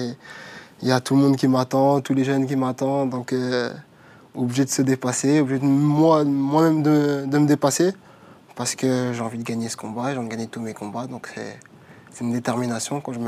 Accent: Aubervilliers, Île-de-France, France; Moi, j'ai grandi à Aubervilliers. Je suis né à Aubervilliers. J'ai mon père et ma mère... qui ont habité à Aubervilliers. Donc du coup, j'ai fait toute mon enfance et même encore, j'y vais quasiment tous les jours

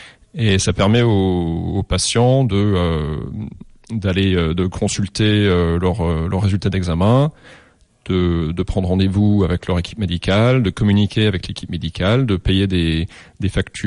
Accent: United States; also born or lived in France; Donc, je suis franco-américain. Je suis né aux États-Unis. J'ai grandi ici. J'étais scolarisé ici. Et ensuite, je suis allé vivre en France pour les études supérieures

